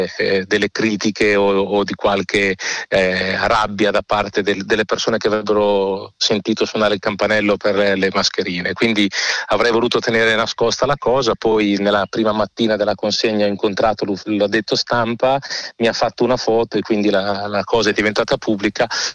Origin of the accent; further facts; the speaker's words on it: Pesaro, Marche, Italy; sono pesarese, sono nato e cresciuto qua, ho girato l'Italia per 12 anni quando ho vissuto la mia carriera di capo allenatore di pallacanestro e 8 anni fa sono tornato a Pesaro